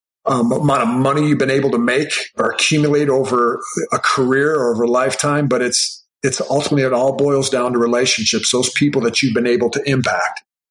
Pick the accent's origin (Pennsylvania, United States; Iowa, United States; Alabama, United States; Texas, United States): Iowa, United States; He drove the 900 miles out to the Air Force Academy from my hometown community area in Iowa and hand delivered that film to the coaches there.